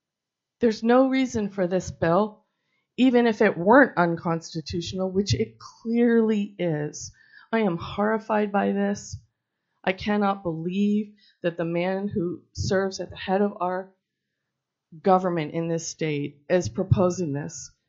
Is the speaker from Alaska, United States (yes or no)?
yes; Anchorage, Alaska, United States; I come from Anchorage. I'm a former lawyer.